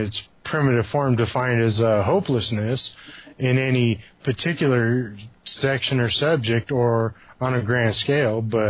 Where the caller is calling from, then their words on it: Denver, Colorado, United States; moved away; I live in South Central Kansas. I'm originally from Denver, Colorado. I actually left Denver, Colorado back in August of 08